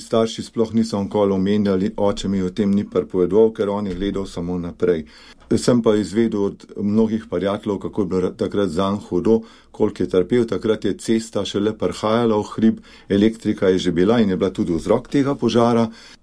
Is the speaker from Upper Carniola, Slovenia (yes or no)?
yes; Upper Carniola, Slovenia; now in Podbrezje, Slovenia; Doma pa sem iz Poljanske doline, tudi žena je tam doma. Ko greste iz Škofje Loke 9 km po Poljanski dolini, do vasi Loh, tam zavijete 3 km v hrib, tam je naša kmetija, kjer sem bil rojen, pri Rohlanu.